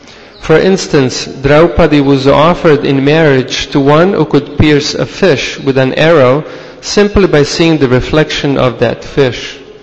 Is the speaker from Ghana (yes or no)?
no; Croatia; now in San Diego, United States; I was born in Europe, in Croatia, on the Adriatic coast. That's where I grew up and joined this movement of Srila Prabhupada. Few short years later, I relocated to the United States